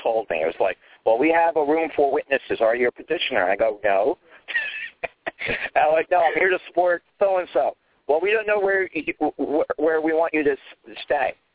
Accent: Philadelphia, Pennsylvania, United States; Because, again, I'm from Pennsylvania, from Philadelphia.

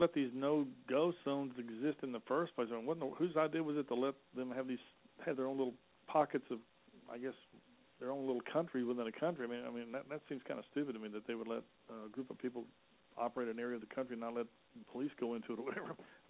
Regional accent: Texas, United States; I'm from Texas and live here, and, of course, the border with Texas and Mexico has been a problem

